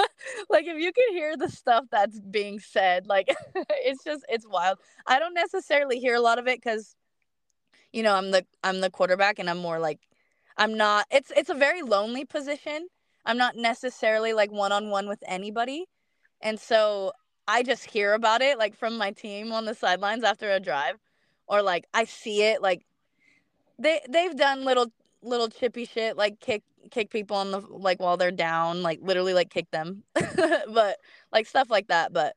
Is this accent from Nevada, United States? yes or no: no; Aloha, Oregon, United States; my dad was actually the coach for the youth football team over here in my hometown, Aloha High School.